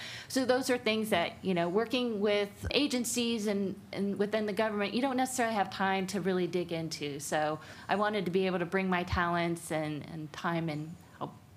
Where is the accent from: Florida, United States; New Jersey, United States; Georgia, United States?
Florida, United States; Orlando; Well, I'm a native Floridian. I've grown up in Orlando area.